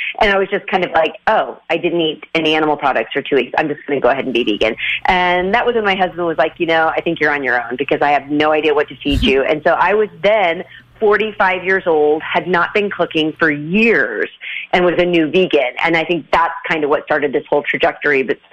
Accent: Midwest, United States; I'm from the Midwest in the United States.

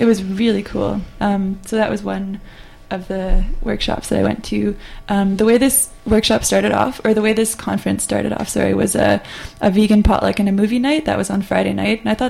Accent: Vancouver, British Columbia, Canada; I came from Vancouver down to Long Beach

